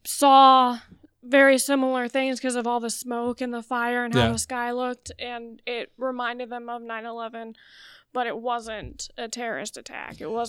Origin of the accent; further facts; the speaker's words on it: United States; Because we're very American.